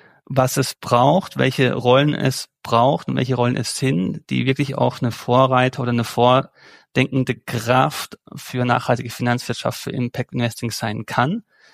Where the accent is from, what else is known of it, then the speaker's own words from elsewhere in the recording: Baden-Württemberg, Germany; Ich bin auf der deutschen Rheinseite aufgewachsen, aber immer mit sehr, sehr starkem Schweizbezug.